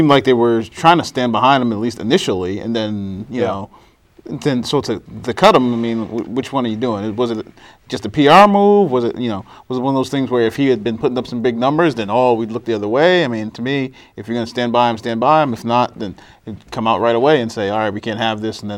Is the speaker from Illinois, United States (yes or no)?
no; Massachusetts, United States; I mean, I grew up in Massachusetts, so when things finally went their way with the Red Sox winning the World Series